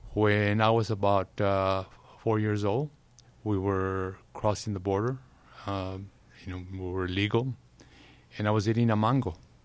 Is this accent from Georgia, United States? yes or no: no; Texas, United States; When I grew up in the Lower Valley, and it was in a rural area, and so there was an abandoned house nearby